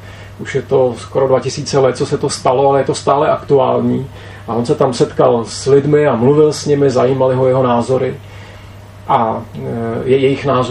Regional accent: Tábor, South Bohemian Region, Czechia; protože jsem se narodil v Táboře a vyrostl jsem v Táboře

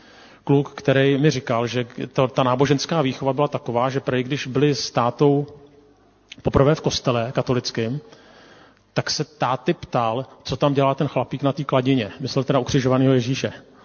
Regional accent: Prague, Czechia; Já jsem původně ze Smíchova

